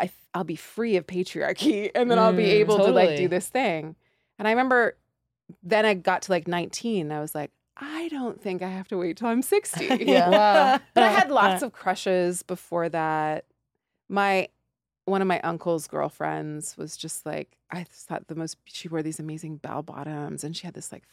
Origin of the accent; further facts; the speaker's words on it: Nelson, British Columbia, Canada; A tiny little town called Nelson, British Columbia.